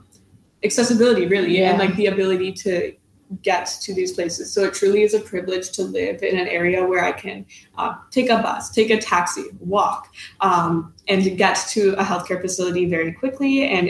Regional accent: Canada; I would say one of the main differences I've noticed between what Mariam said and what I'm used to as a Canadian citizen is that things do not matter based on marital status, but more with regards to age.

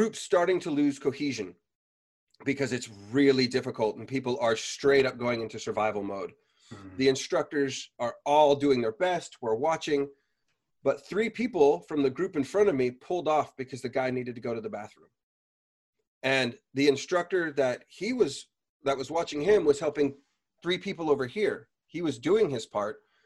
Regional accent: United States; as you know, I am American, I didn't read about the advanced course.

